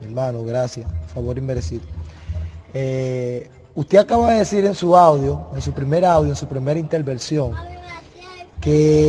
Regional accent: Dominican Republic; Me presento … de República Dominicana.

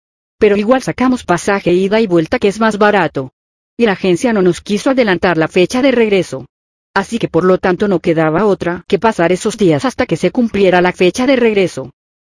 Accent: Argentina; now in Spain; Nosotras somos argentinas. Y hace 7 años que estamos en España. Vinimos para buscar empleo y poder salir adelante ya que la situación en mi país está muy mala. Somos argentinas pero con ascendencia española. Mis bisabuelos eran de aquí.

